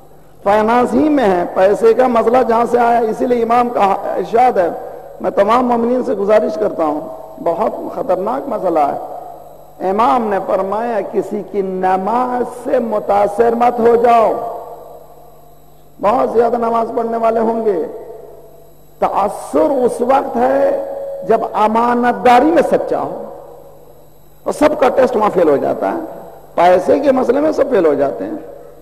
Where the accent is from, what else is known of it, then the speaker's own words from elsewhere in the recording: South India, India; آپ کو معلوم ہے ساؤتھ انڈیا میں جہاں سے میں ہوں وہاں پر بھی شیعہ حکومت رہی ہے.